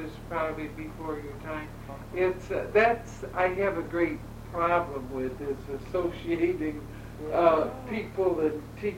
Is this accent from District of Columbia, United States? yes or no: no; Northville, Michigan, United States; born there; I was born in the Mayberry Sanitarium home on 8 Mile Road, because my father worked on the farm for Mayberry at the time